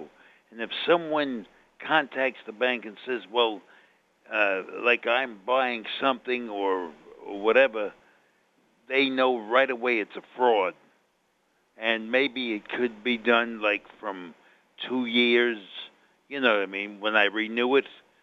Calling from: Bronx, New York, United States; from the Bronx.

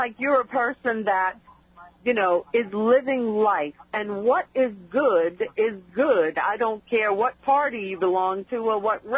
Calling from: Islip, New York, United States; I'm calling from Islip.

